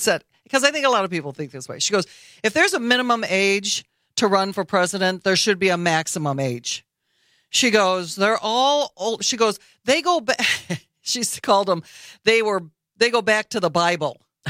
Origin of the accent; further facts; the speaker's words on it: Beloit, Wisconsin, United States; My neighbor, actually, from where I grew up in Beloit.